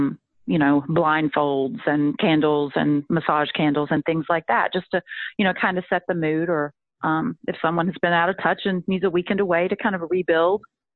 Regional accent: Bible Belt, United States; growing up in the Bible Belt, you know, sex was and is still, you know, really taboo.

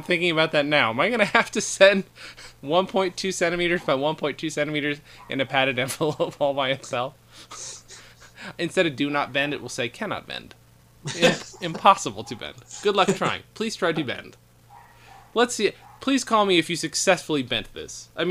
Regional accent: Germany; They're definitely good to me because I grew up with them in Germany.

